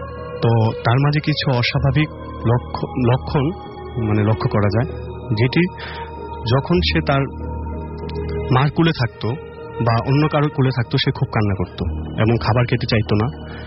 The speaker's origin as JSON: {"language": "Bangla", "town": "Narsingdi", "region": "Dhaka Division", "country": "Bangladesh", "said": "And আমি এসেছি নরসিংদী হাজিপুর থেকে।"}